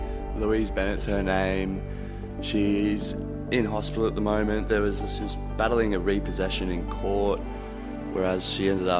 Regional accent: Darwin, Northern Territory, Australia; Growing up in the Narrows is great. It's a big yard, huge block, close to the city, not miles out.

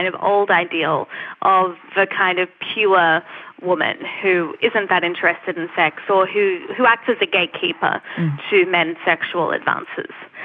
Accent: Australia; I'm an Australian

